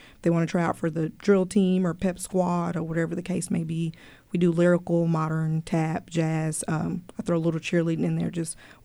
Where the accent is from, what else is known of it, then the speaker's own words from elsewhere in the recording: Lubbock, Texas, United States; now in Waco, United States; No, I'm actually born and raised in Lubbock, Texas.